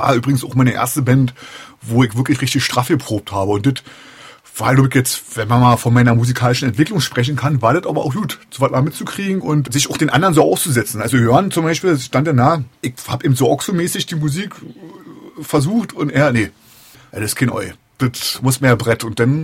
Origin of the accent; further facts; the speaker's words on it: Biesenthal, Brandenburg, Germany; Nee, ich komme im Prinzip aus der Kleinstadt, die ist noch 10 Kilometer entfernt, Biesenthal heißt die.